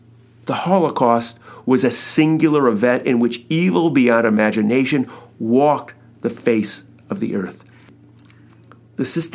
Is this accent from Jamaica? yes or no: no; United States; not in my name, as an American.